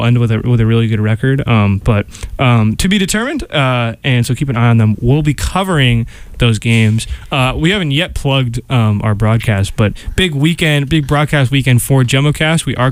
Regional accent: Needham, Massachusetts, United States; There's a wide receiver from Needham, Massachusetts, which is my hometown.

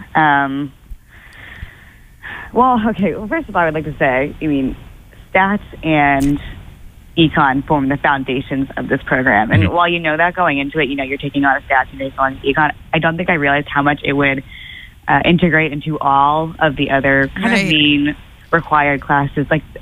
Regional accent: Tulsa, Oklahoma, United States; moved away as an adult; now in Boston, United States; So I actually came from Oklahoma, Tulsa to be exact, and I moved here, a week before classes started, so I got Boston at the most beautiful time

